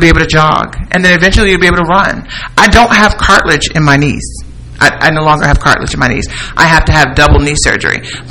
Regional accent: Piscataway, New Jersey, United States; also born or lived in Newark; I'm from Piscataway, New Jersey. Born in Newark. Don't look. Newark, New Jersey. You got Newark, Essex County building.

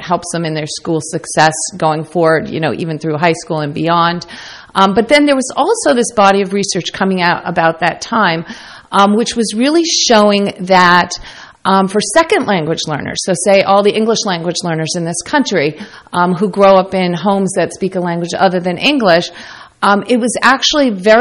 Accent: United States; first language Dutch; English is a second language; my first language was actually Dutch. My parents immigrated from Belgium, and I guess in some sense lived the American dream. And so they moved here, initially thinking they'd move back, but ended up staying in the U.S. So I have lived here most of my life

